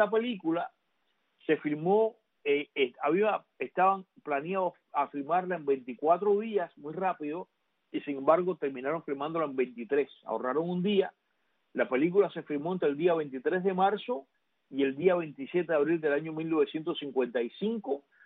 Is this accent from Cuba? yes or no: yes; Cuba; que soy cubano y que viví en la Cuba los primeros 30 años de mi vida